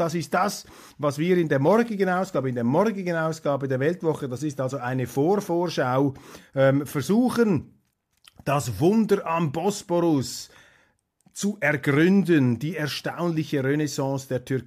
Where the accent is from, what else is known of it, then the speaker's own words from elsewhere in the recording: Switzerland; als Schweizer hier, ich rede als helvetischer Außenbeobachter